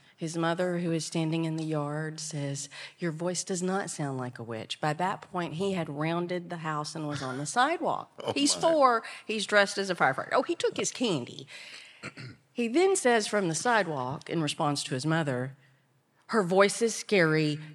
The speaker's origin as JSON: {"language": "English", "town": "Dallas", "region": "Texas", "country": "United States", "said": "from the Dallas-Fort Worth Metroplex."}